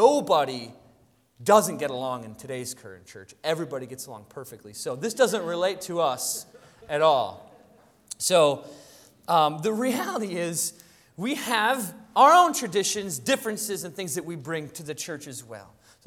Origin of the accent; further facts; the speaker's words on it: United States; We're American mutts, and I hope that you don't take that offensively.